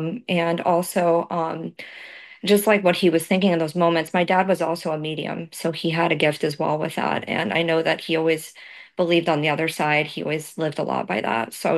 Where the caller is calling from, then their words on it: Tampa, Florida, United States; I'm calling from Tampa, Florida.